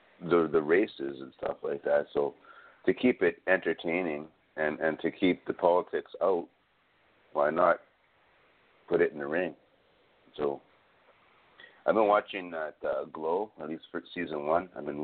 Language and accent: English; Canada; I'm a Canadian fan